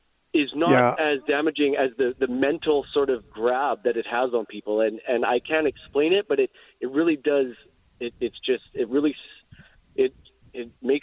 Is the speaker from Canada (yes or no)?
yes; Canada; I'm Canadian. Sorry.